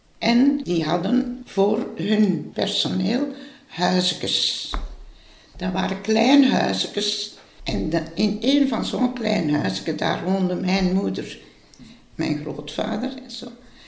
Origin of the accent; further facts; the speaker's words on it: Westmalle, Flanders, Belgium; Ik ben van Westmal.